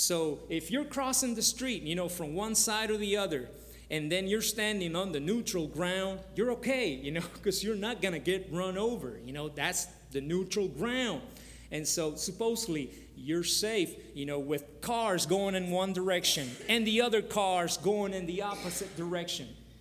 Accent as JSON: {"language": "English", "region": "Louisiana", "country": "United States", "tie": "born or raised there", "also_born_or_lived": "Nicaragua / New Orleans", "said": "Well, I was born in Nicaragua, but I was raised in Louisiana. And I lived many years in New Orleans, you know, hence my funny, interesting accent, you know."}